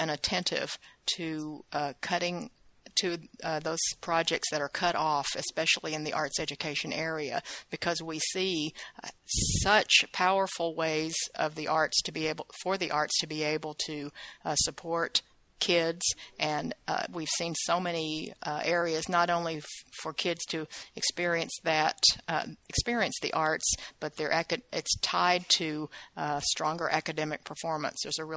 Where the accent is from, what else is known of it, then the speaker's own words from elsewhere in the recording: the South, United States; just like we shared about how being Chinese and being in growing up in the South is honoring different perspectives at the same time.